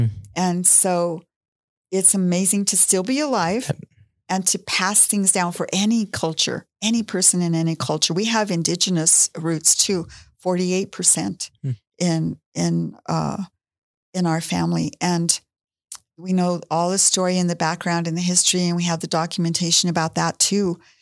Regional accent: Pueblo, Colorado, United States; I want to do it here in Pueblo, in my hometown. I have 90 family members just from my dad down.

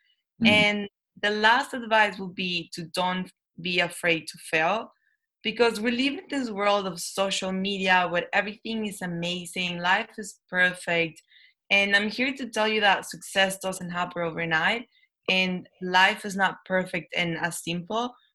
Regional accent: Mexico; now in United Kingdom; So for example, I'm from Mexico and I got my visa sponsored

